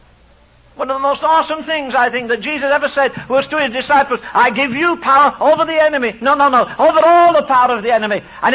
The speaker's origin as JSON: {"language": "English", "region": "England", "country": "United Kingdom", "said": "not because I'm English, forget my tongue, I wouldn't have stayed here since 1950."}